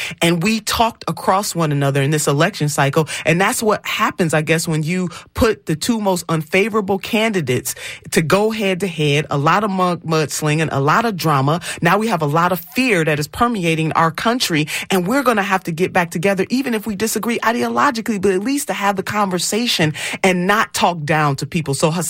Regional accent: Cleveland, Ohio, United States; the Republican convention was in my hometown in Cleveland, Ohio

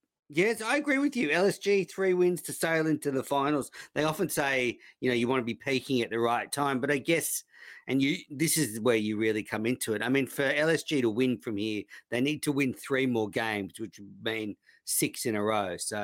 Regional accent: Rose Bay, New South Wales, Australia; I grew up in Rose Bay, and I used to get letter grades. Which is in Australia.

